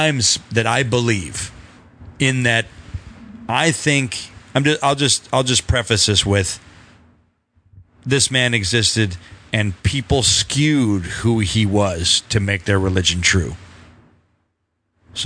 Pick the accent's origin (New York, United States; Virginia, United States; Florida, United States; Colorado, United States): Colorado, United States; Loveland; We grew up in Loveland, Colorado.